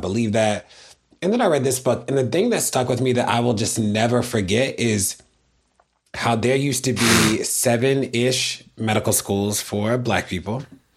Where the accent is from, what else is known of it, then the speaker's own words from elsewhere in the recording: Baltimore, Maryland, United States; Johns Hopkins in my hometown of Baltimore